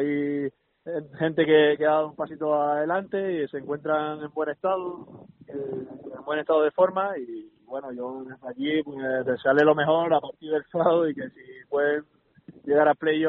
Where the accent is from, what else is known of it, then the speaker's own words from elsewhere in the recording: Santa Cruz de Tenerife, Canary Islands, Spain; pues siendo chicharrero